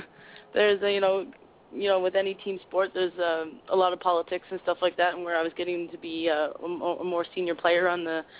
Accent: Miramichi, New Brunswick, Canada; I moved up here from New Miramichi, New Brunswick, and the rugby community is my family.

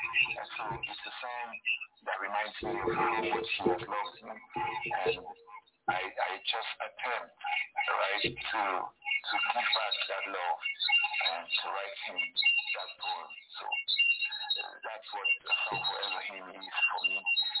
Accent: Cross River, Nigeria; I am from Cross River State, and I live in Calabar, the city of Calabar, Nigeria.

